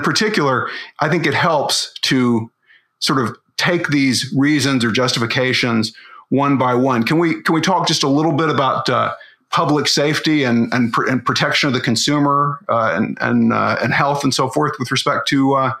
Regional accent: Arkansas, United States; In my home state of Arkansas, cosmetologists have to endure 50 hours of training in courtesy and neatness and professional attitude.

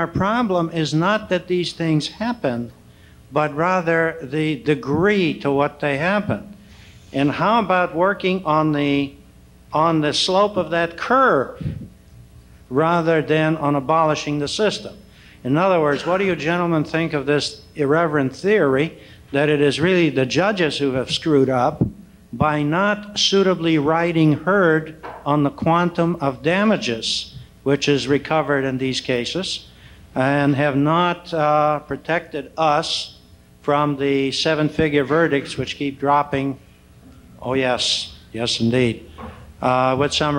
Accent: California, United States; Well, I'm a Californian, as you can surmise

